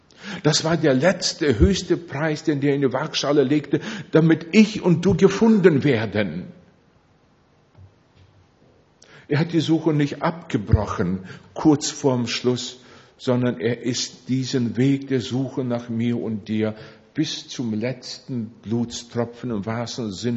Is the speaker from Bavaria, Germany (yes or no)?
yes; Miltenberg, Bavaria, Germany; Bayreuth und Miltenberg am Main, wo ich herkomme